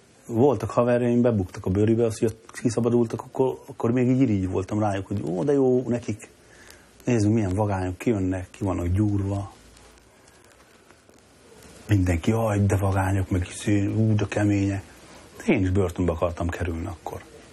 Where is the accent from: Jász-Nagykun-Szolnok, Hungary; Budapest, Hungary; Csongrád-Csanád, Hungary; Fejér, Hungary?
Jász-Nagykun-Szolnok, Hungary; Törökszentmiklós; Büszke vagyok rá, cigány vagyok, annak születtem, úgy is éltem kint, meg úgy is fogok. A mi családunk egy elég nagy családot, Törökszent Miklóson, mondhatom azt, hogy én cigántelepen nőttem föl.